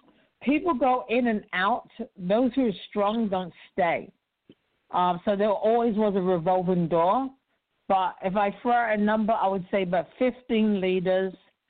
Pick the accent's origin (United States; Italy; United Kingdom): United Kingdom; England; I'm from England. When I wore clothes that I bought in England, it was a problem.